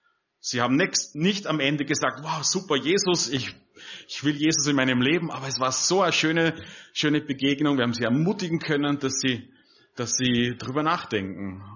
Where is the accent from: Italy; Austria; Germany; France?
Austria; ich komme aus Österreich